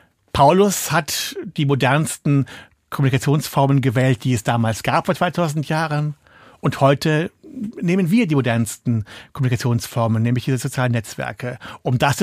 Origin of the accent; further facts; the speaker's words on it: North Rhine-Westphalia, Germany; Ich bin eine kölsche Jung, ich bin in Nähe von Köln aufgewachsen, ich bin Rheinländer durch und durch.